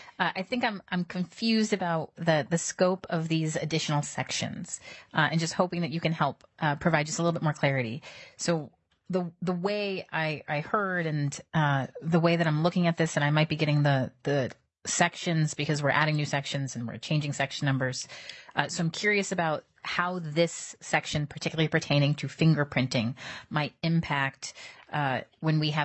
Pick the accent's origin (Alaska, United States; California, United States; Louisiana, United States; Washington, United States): Alaska, United States; Nome; I know in my hometown of Nome, most of the providers there are travelers